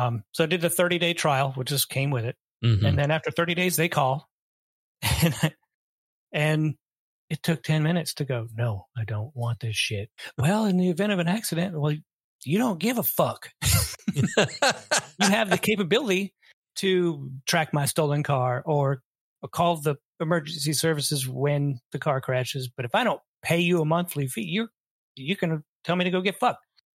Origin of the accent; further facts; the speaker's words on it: United States; I don't ask for directions. I'm an American man.